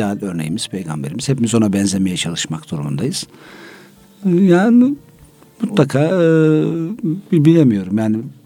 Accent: Konya, Turkey; Konyalıyım.

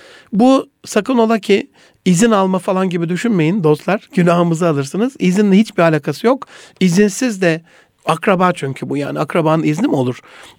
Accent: Kilis Province, Turkey; also born or lived in Gaziantep; Ya işte Antepliyiz biz, Kilisliyiz

